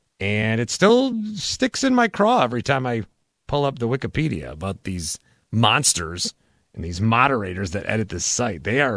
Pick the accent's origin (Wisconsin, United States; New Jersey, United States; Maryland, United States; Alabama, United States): Wisconsin, United States; Fond du Lac; we are on there now in Fond du Lac, my hometown.